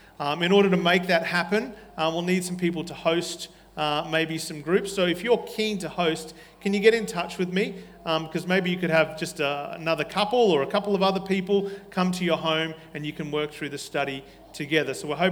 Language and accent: English; Stradbroke Island, Queensland, Australia; I was the kid from Stradbroke Island.